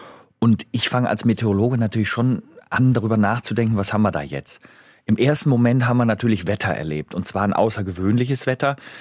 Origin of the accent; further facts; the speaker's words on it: Bonn, North Rhine-Westphalia, Germany; born there; Aber ich bin halt ein Rheinländer. Ne? Ich bin in Bonn geboren.